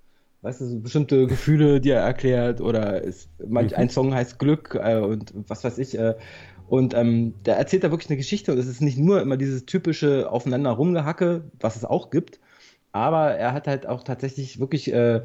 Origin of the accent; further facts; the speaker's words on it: Berlin, Germany; Berliner immer